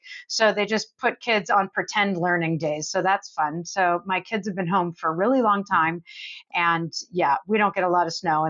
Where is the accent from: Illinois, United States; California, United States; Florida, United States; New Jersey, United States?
California, United States; Los Angeles; born and raised in California in Van Nuys mostly, which is the valley.